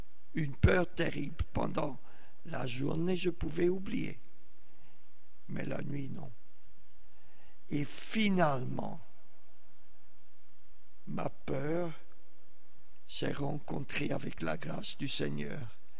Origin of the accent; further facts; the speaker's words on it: Zurich, Switzerland; born there; je suis né en Suisse, à Zurich. Mon père était catholique, ma mère protestante.